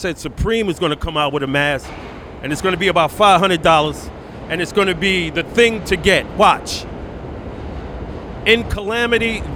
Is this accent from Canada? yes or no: no; Brooklyn, New York, United States; As a kid growing up in Brooklyn, we heard that chime.